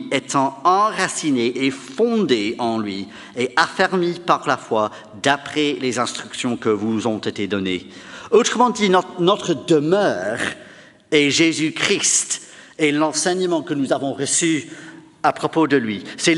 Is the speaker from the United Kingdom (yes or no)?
yes; England, United Kingdom; mais je dis ça en tant qu'anglais, donc c'est pareil en Angleterre.